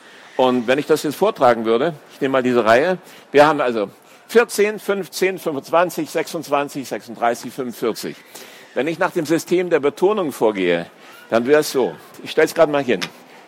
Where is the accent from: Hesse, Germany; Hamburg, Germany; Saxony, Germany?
Hesse, Germany; ich bin Berliner, bin ich nicht, aber ich komme aus Hessen